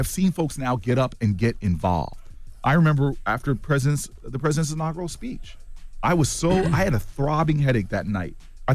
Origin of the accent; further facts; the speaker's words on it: United States; One of my favorite moments as an American, this is one of my favorite moments as an American